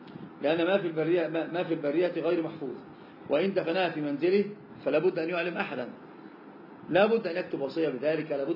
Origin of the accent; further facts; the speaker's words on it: Egypt; مكان هو بيسمونها عندنا في مصر العوام جميعا يسمونها شيئا